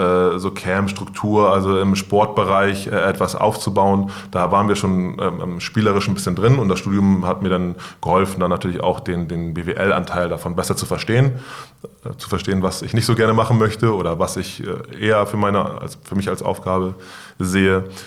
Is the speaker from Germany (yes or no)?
yes; Hamburg, Germany; Ich komme aus Wilhelmsburg, ich bin dort aufgewachsen und deswegen, glaube ich, habe ich so ein gewisses Verständnis für den Stadtteil